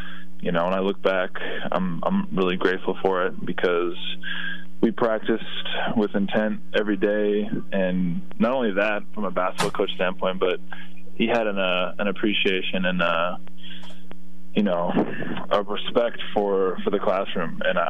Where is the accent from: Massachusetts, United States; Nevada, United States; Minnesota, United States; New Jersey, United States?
Minnesota, United States; to me, kid growing up in Minnesota, I didn't even know if I would ever play, you know, Division I basketball.